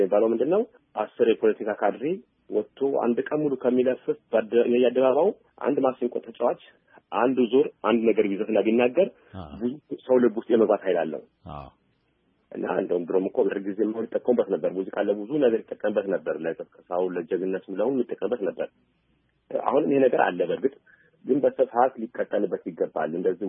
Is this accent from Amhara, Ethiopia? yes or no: yes; Debre Birhan, Amhara, Ethiopia; ልጅ እያለን ተወልጄ ያደግኩት ደብረ ብርሃን አካባቢ ነው